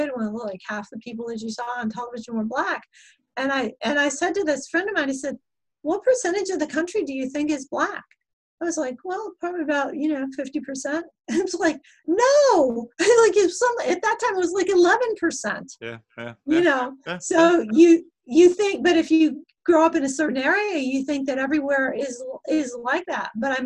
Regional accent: Miami, Florida, United States; I used to live in Miami, and of course Miami is very cosmopolitan. I grew up in Miami, and you know, it's got a lot of Cubans.

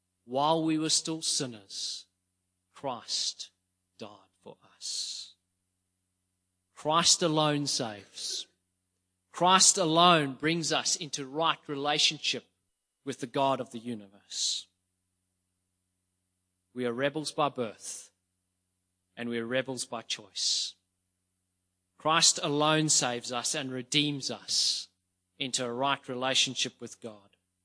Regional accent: South Africa; I'm South African

